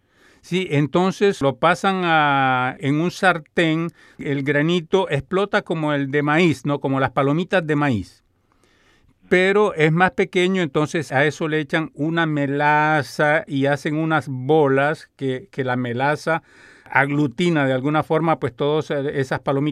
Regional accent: Barranquilla, Atlántico, Colombia; Yo soy de Barranquilla, Colombia, caribeño hasta el tuétano.

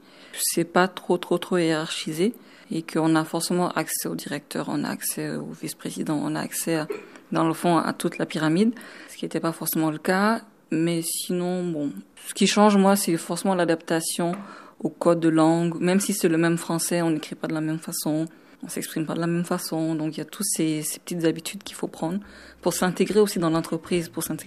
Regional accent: Mali; now in Canada; je viens du Mali, je suis au Canada depuis mai 2009, donc ça en fait juste un an et quelques mois.

